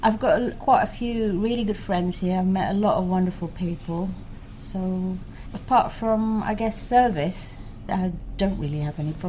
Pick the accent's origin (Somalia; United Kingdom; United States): United Kingdom; London; now in Czechia; I'm not of a traditional background anyway, you know. I'm British, I'm from London, you know, I'm totally secular.